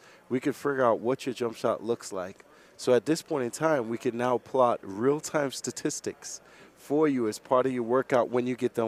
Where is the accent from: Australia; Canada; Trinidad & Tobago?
Trinidad & Tobago; I'm from Trinidad.